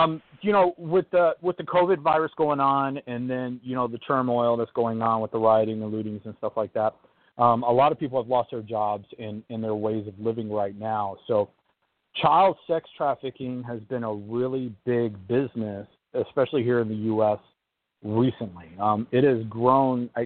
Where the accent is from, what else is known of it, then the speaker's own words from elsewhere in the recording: Texas, United States; I'm from Texas, and I am a child sex trafficking specialist.